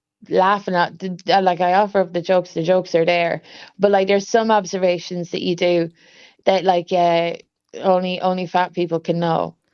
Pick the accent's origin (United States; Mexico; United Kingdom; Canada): United Kingdom; London; born there; also born or lived in Germany; I was born in London. My Irish side of my family lived around Cricklewood, around that way.